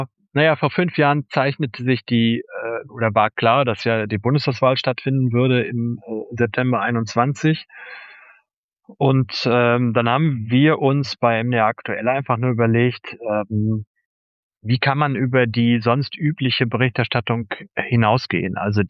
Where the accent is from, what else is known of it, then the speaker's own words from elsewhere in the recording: West Germany, Germany; born there; einen gebürtigen Westdeutschen, der in Teilen ostsozialisiert ist, nämlich mich